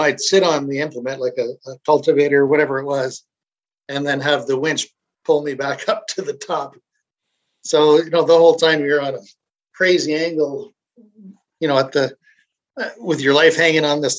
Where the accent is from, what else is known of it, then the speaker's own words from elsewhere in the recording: Niagara, Ontario, Canada; I grew up in Niagara, so I've been familiar with vineyards all my life